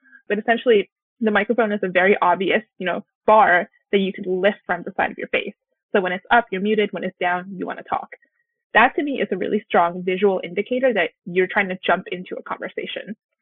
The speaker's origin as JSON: {"language": "English", "country": "United States", "tie": "born there", "said": "So I am East Asian by, I guess, ethnicity and by birth, but I was born in America."}